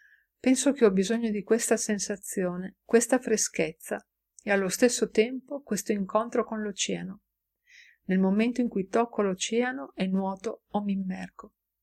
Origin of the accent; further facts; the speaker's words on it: Lisbon, Portugal; Italian is a second language; E sentivo davvero la mancanza della mia città natale. Non volevo in realtà tornare a Lisbona.